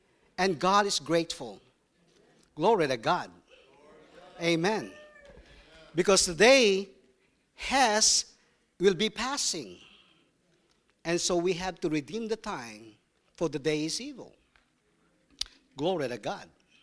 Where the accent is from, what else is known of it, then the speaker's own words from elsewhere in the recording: Accra, Greater Accra, Ghana; And also I came from Ghana, Africa, Accra.